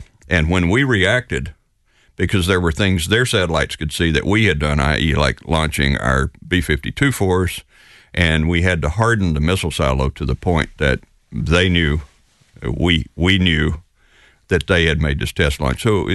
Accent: North Carolina, United States; Well, I grew up in rural North Carolina. The closest place for my mother to buy groceries was 14 miles away. I grew up on a tobacco farm and spent 22 wonderful summers there.

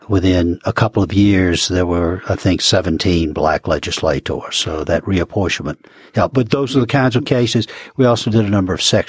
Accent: Alabama, United States; And I grew up in an era of the Ku Klux Klan. We're talking now about the late 40s and 50s into the 60s in Alabama.

